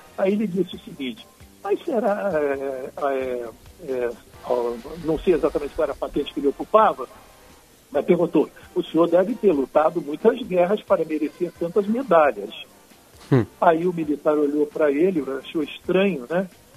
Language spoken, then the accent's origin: Portuguese; Rio de Janeiro, Brazil; Eu tinha 13 anos quando a rainha visitou o Brasil e ela passou pelo Rio de Janeiro, de onde eu sou originário.